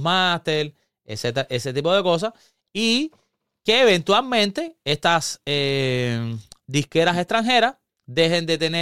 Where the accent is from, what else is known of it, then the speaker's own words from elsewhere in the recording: Miami, Florida, United States; yo soy de aquí de Miami